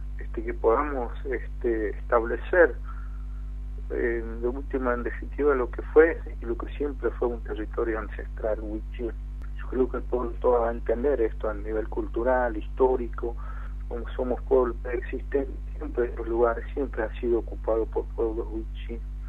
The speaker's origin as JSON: {"language": "Spanish", "region": "Buenos Aires", "country": "Argentina", "said": "Nosotros, los que somos de Nueva Pompeya"}